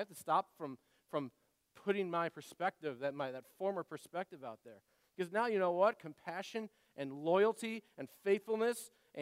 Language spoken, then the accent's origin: English; United States; I'm American after all.